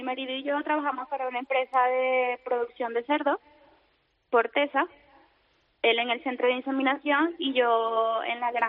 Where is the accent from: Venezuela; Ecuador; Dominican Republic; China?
Venezuela; moved away; Pues salimos de Venezuela buscando un mejor futuro, buscando esas oportunidades que en este momento pues nuestro país no nos las puede dar.